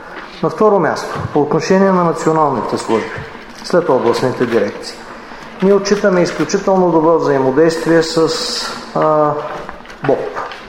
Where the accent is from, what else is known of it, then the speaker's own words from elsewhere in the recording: Plovdiv, Plovdiv Province, Bulgaria; Пловдив, не защото аз съм от Пловдив.